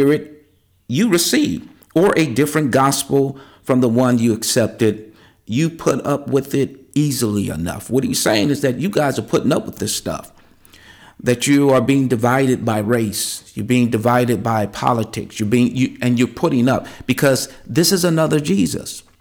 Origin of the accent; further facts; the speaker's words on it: California, United States; I come from California. I was raised in a multicultural environment, raised in a multicultural church.